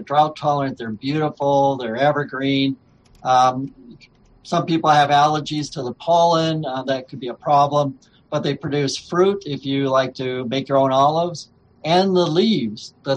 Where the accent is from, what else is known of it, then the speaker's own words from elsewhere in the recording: Minnesota, United States; You know, I grew up in Minnesota, and it was so cold there.